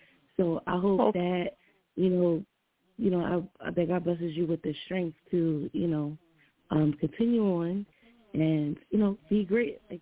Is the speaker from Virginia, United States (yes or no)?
no; New Jersey, United States; I'm from Jersey, and I'm doing fine.